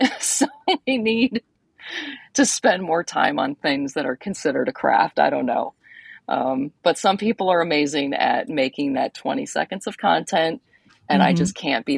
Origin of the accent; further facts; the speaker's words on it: Ann Arbor, Michigan, United States; I grew up in Ann Arbor where Borders started